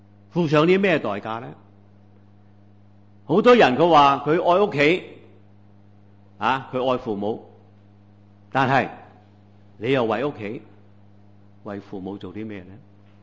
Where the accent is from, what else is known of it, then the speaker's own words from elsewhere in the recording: Hong Kong; 我哋系基督徒，我哋系中国人，我哋系香港人